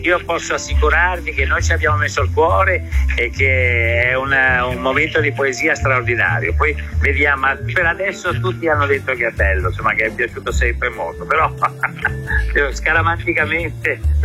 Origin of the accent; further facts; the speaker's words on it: Genoa, Liguria, Italy; io sono di Genova